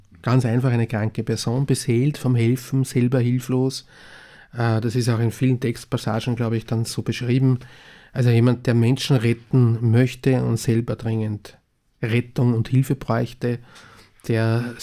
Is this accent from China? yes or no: no; Linz, Upper Austria, Austria; Nein, ich kann mich wirklich gut erinnern, als Bub in Linz, das war schrecklich zum Teil. Ich bin ja Uferaner